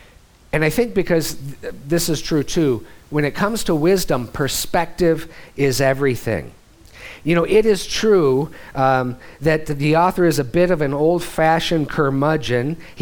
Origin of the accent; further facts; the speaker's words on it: Missoula, Montana, United States; Well, growing up in Missoula, Montana, I was like, whoa.